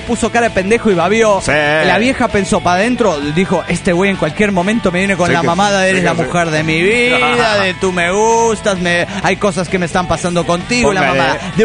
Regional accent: Colima, Mexico; de Colima, Colima, México.

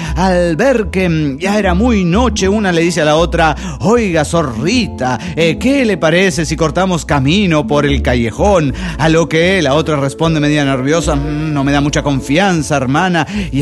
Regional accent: Cuernavaca, Morelos, Mexico; de Cuernavaca, Morelos, México.

